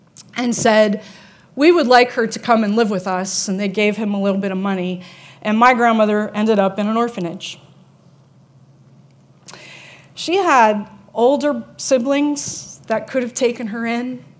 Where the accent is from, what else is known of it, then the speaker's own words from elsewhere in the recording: Youngstown, Ohio, United States; I'm from Youngstown area.